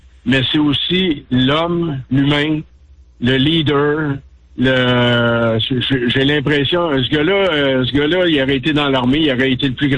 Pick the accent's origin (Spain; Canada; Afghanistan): Canada; Puis c'est pas parce que on est Canadien puis le hockey puis c'est ci puis c'est ça.